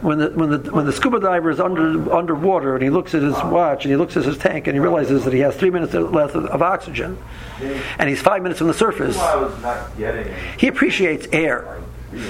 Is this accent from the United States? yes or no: yes; Cleveland, Ohio, United States; When I grew up in Tells, Cleveland, they would speak by a chasna.